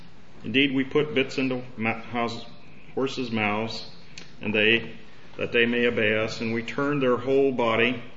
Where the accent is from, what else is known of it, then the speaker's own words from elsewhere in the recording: the South, United States; You know, I grew up in the South, and you know, unfortunately, the environment in that time was a lot of race prejudice